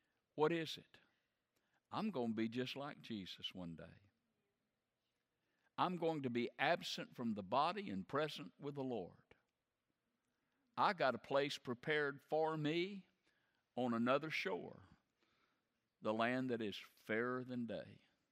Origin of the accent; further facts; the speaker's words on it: the South, United States; I'm from the South